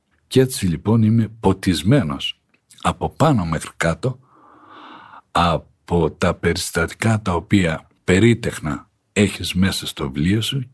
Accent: Anogia, Crete, Greece; είμαι από τα Νόγια, από τον Ορεινόμηλο πόταμο

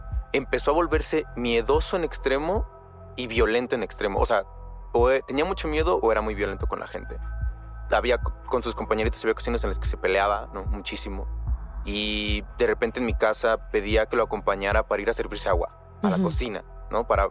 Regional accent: Chiapas, Mexico; Soy de un pueblo en Chiapas. Es un pueblo pequeño. Vengo de una familia de comerciantes y ahora me dedico a estudiar.

